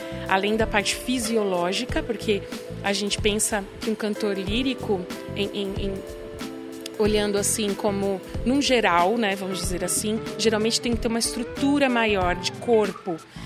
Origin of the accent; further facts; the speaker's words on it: Campo Grande, Mato Grosso do Sul, Brazil; also born or lived in Goiânia; now in São Paulo, Brazil; Sou de Campo Grande, estudei em Goiânia e aí vim a São Paulo.